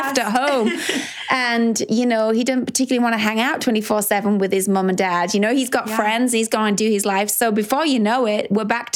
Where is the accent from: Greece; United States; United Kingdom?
United Kingdom; England; he's American, I'm English.